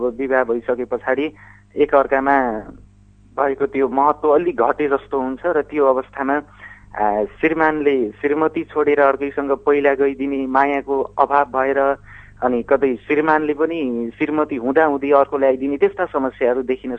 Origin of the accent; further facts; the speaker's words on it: Sisakhani, Gandaki Province, Nepal; now in Udayapur, Nepal; म बागलुङ सिसाखानीको मान्छे, अहिले भने उदयपुरबाट